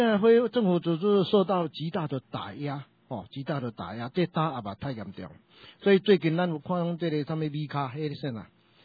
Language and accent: Chinese; Taiwan